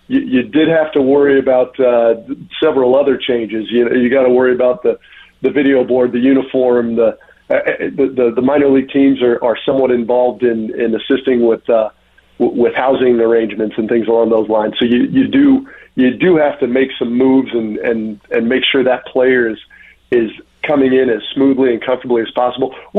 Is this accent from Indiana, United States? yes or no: yes; Indiana, United States; as we say where I grew up in Indiana, we're gonna get our comeuppance a little bit with some cool weather in April.